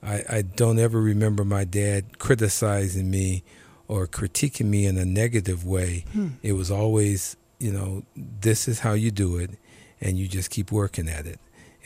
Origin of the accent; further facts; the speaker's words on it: Portland, Oregon, United States; also born or lived in Seattle, Washington; My dad traveled around because he played professional baseball and settled in Portland, and that's basically where I grew up, in Portland.